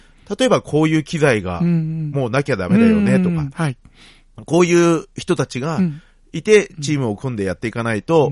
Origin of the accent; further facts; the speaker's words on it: Kurashiki, Okayama, Japan; 地元に帰っていろいろと聞いたんですけれども、はい、実際に、倉敷市において